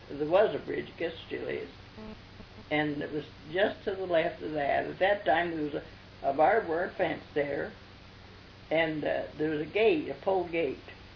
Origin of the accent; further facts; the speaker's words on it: La Grande, Oregon, United States; born there; I was born in La Grande on Cherry Street.